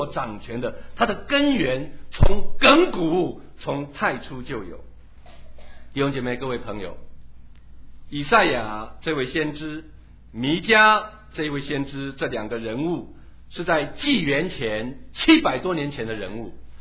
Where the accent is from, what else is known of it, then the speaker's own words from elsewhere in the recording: Taitung County, Taiwan; also born or lived in Hsinchu; 我小时候在台东长大，后来我转学到新竹，你要说你是从哪里来的，我说台东哪里，不起眼的小城小村落。